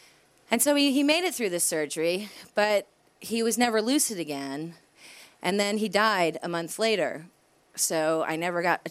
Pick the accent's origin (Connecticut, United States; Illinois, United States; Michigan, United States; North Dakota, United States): Connecticut, United States; Fairfield; born there; I was born in Fairfield, Connecticut, which is like the land of wasps.